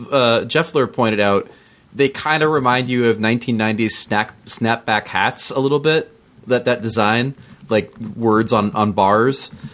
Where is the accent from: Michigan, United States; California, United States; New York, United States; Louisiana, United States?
Michigan, United States; Mattawan; my hometown of Mattawan when I was growing up